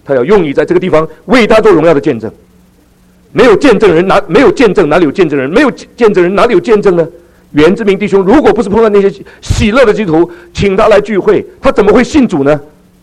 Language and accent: Chinese; Taiwan; 我从台湾来，没有别的目的，就是要把